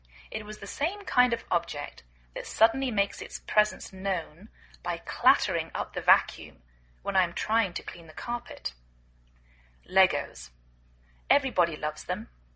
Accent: England, United Kingdom; now in United States

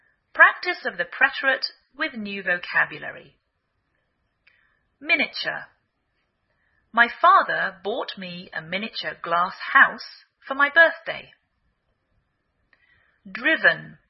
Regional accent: England, United Kingdom; now in United States

